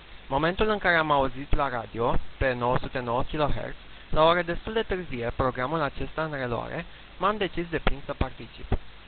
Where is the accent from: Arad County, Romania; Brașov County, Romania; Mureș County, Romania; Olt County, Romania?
Arad County, Romania; Arad; sunt din Arad, am vârsta de 17 ani, pasionat de radio încă de mic